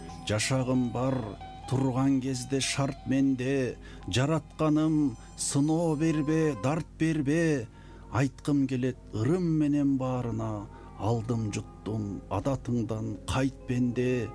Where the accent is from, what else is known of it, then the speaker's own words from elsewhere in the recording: Kochkor, Naryn Region, Kyrgyzstan; менин кичи мекеним Кочкор Нарын областынын Кочкор району, ошол жерде төрөлүп өстүм.